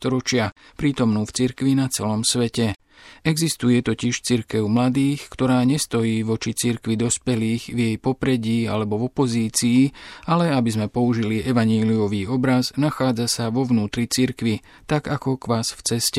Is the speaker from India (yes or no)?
yes; India; Slovak is a second language; tak v Indii, odkiaľ pochádzam, je dnes najväčšou výzvou pre mladých náhla a rýchla globalizácia